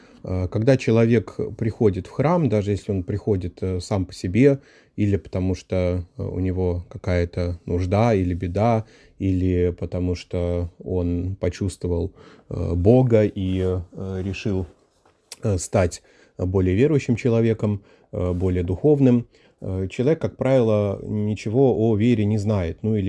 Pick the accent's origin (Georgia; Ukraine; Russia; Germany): Germany; Düsseldorf, North Rhine-Westphalia; так как я вырос в Дюссельдорфе, моя семья была в Дюссельдорфе